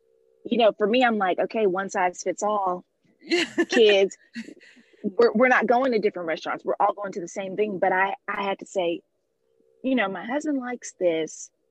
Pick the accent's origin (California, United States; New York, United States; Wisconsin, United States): California, United States; So we're from California. So I've lived on the West Coast. Okay. I've lived in the South. I've never lived on the East Coast.